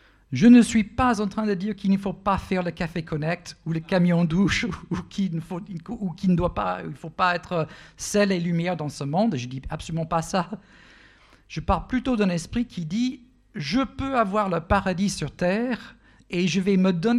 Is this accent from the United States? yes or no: yes; United States; French is a second language; pour moi, en tant qu'Américain d'origine, c'est aussi pour moi, c'est une scène hyper exotique.